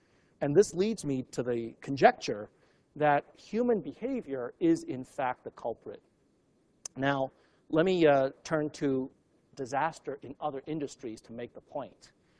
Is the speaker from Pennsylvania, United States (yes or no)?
no; New York City, New York, United States; When I was 6 years old, growing up in New York City, superhero of the day was Superman.